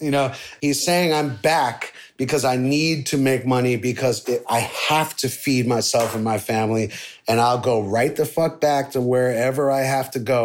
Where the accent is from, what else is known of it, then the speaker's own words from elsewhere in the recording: New York City, New York, United States; I come from New York City, so one of the biggest events, you know, psychically and literally in New York City over the past 10 years was the murder of Eric Garner